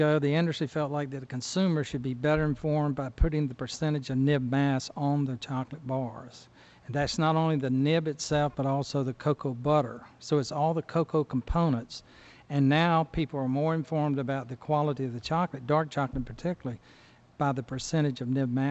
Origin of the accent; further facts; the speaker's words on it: North Carolina, United States; North Carolina.